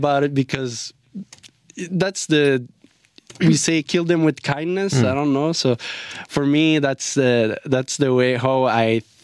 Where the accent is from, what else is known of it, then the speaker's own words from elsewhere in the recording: Lachine, Quebec, Canada; Honestly, for me, you know, I grew up in Lachine where there weren't a lot of immigrants.